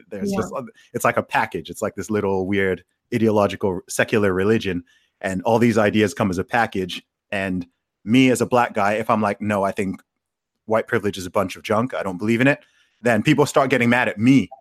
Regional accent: Saudi Arabia; keep in mind, I grew up in Saudi Arabia.

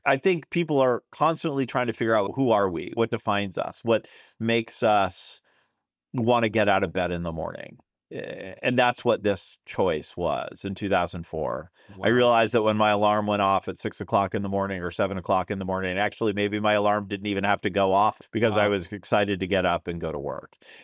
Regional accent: Manchester, Massachusetts, United States; I grew up in a town called Manchester, Massachusetts, north of Boston. It's about 45 minutes from where I am right now.

